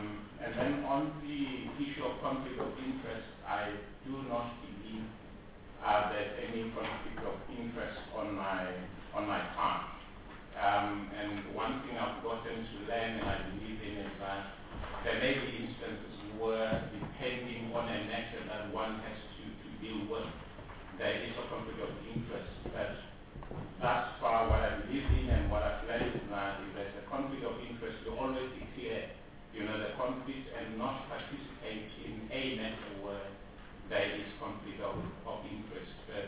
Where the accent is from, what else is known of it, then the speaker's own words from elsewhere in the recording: Limpopo, South Africa; now in Johannesburg, South Africa; Just in terms of background and who I am, I came from Limpopo, that's where I actually grew up, and then currently based in Johannesburg.